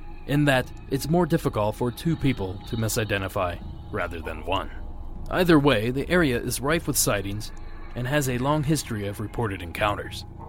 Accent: Ohio, United States; Back in my home state of Ohio, hunters often employed the use of a ghillie suit to hide from turkeys during the spring hunt.

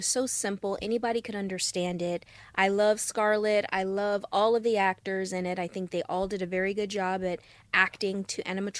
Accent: Atlanta, Georgia, United States; I'm from Atlanta.

